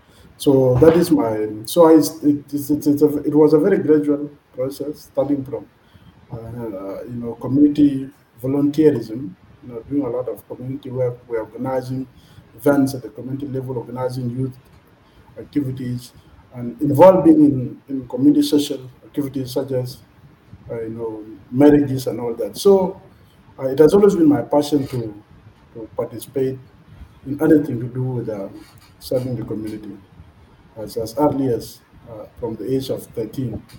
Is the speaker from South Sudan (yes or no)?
yes; Mok, Lakes, South Sudan; I was born in Yerul, in a village called Mok of Yerul West County. And then I went to the cattle camp. And in 2002, I joined Kombodi Primary School of Opodi, a village in Yerul West County.